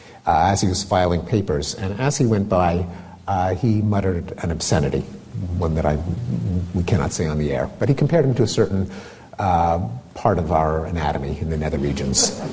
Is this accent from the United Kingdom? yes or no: no; Canada; I am Canadian